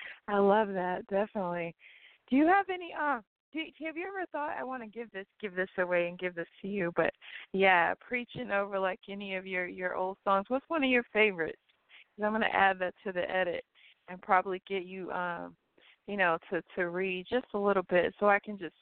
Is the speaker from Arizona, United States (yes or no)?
no; Coconut Grove, Florida, United States; born and raised in Coconut Grove. I say the old Coconut Grove because the new one, I don't really know it much.